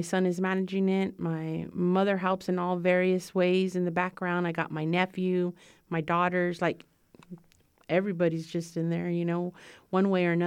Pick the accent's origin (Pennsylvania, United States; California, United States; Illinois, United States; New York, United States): California, United States; I'm more Californian style because that's where I grew up. That's where I was born and raised.